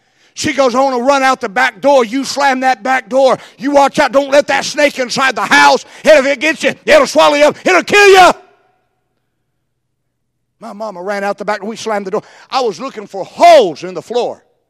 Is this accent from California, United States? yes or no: yes; California, United States; Well, I grew up in California, and out in California, the rattlesnakes and the gardener snakes mate